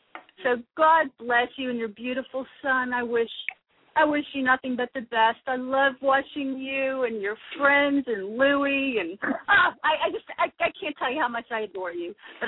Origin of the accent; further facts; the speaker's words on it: Wichita, Kansas, United States; I'm from Wichita, but baby, you know what? I have relatives in Brooklyn and Long Island, and I used to go out there as a kid, so I have a fondness for Brooklyn especially